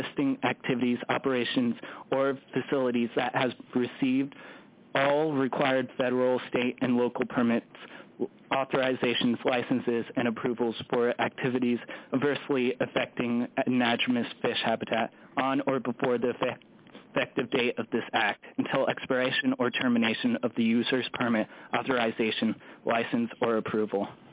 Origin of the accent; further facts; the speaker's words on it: Alaska, United States; I was born and raised in Alaska, and so are my parents, and so are theirs. So I feel a strong dedication towards this state